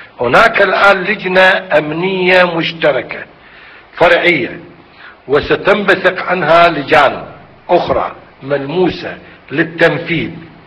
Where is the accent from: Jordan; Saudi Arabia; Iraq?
Iraq; ولكننا كعراقيين مصممين على أن تنقل السلطة إلى العراقيين بأسرع وقت ممكن